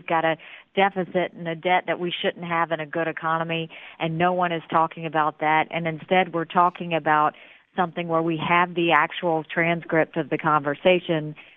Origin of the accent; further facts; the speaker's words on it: United States; Just as an American, our focus is always on jobs and the economy